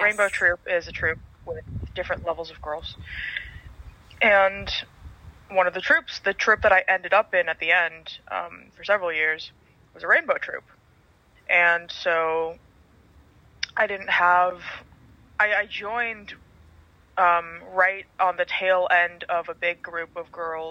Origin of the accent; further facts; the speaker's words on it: San Gabriel, California, United States; also born or lived in Monterey Park; so I was born in Monterey Park, and we moved once across Monterey Park when I was really little, and then the second time was when I was three or four, my mom was pregnant with my sister, and we moved to a house in San Gabriel